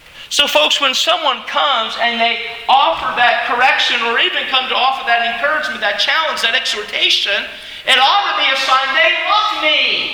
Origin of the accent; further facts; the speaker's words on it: Philadelphia, Pennsylvania, United States; well, I'm from Philadelphia. We can fight. Okay, the city of brotherly love.